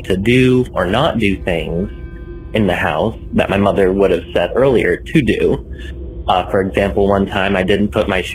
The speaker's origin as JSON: {"language": "English", "town": "Wytheville", "region": "Virginia", "country": "United States", "said": "I'm from Wytheville, Virginia. And growing up, just about every house I lived in was haunted."}